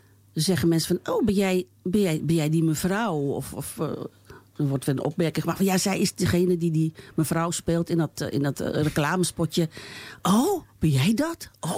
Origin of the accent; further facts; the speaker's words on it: Netherlands; Omdat ik ben hier geboren. En terug, naar waar? Waar is dat terug? En voor mij is het, Nederland, dat is mijn land, vond ik. Ik bedoel, hier ben ik geboren en hier heb ik alles. Ik zit hier op school.